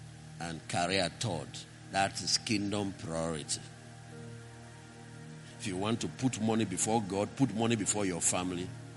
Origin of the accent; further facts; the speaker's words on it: Anambra, Nigeria; The Christian Association, Anambra, I'm from Anambra, were giving me, two of us, me and Professor Anubog, honor.